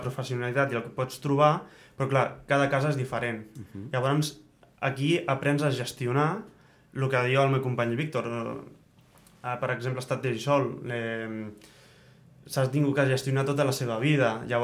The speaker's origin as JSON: {"language": "Catalan", "town": "Els Monjos", "region": "Catalonia", "country": "Spain", "said": "Jo sóc dels Monjos."}